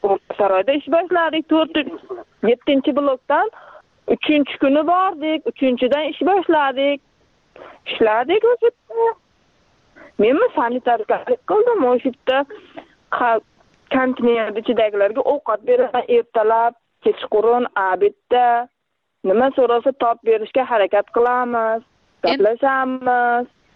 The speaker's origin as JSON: {"language": "Uzbek", "town": "Rishton", "region": "Fergana Region", "country": "Uzbekistan", "tie": "born there", "lives_now": "Nurafshon, Uzbekistan", "said": "Farg'ona viloyati, Rishton tumanida tug'ilganman. 2 farzandim bor. Hozir Nurafshonda kvartira turibman onam bilan."}